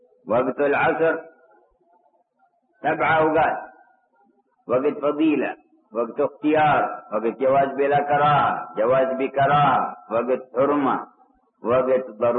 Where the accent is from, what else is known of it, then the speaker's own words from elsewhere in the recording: Hadhramaut, Yemen; وقد روقب عندنا في حضرموت وتتبع فوجد أنه في طوال العام لا يغيب الشفق الأحمر